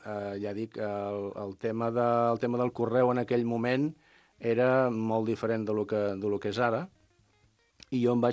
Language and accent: Catalan; Sant Pere de Ribes, Catalonia, Spain; vaig tenir l'oportunitat de fer unes suplències al meu poble, que jo sóc de Sant Pere de Ribes